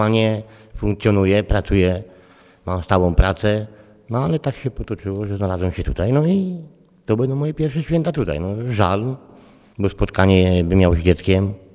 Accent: Sieradz, Łódź Voivodeship, Poland; now in Kalisz, Poland; Znaczy ogólnie jestem z Sieradza, teraz mieszkam od roku w Kaliszu.

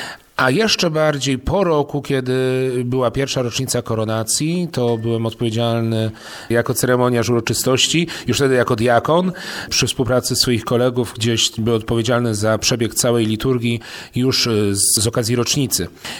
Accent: Ostrów Wielkopolski, Greater Poland Voivodeship, Poland; pochodzę z Ostrowa Wielkopolskiego, a moja mama pochodzi z Kobylina.

